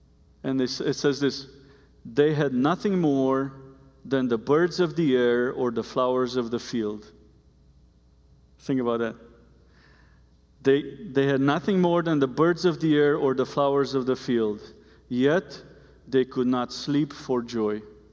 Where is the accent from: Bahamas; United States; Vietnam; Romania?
Romania; English is a second language; So I learned the song growing up in Romania.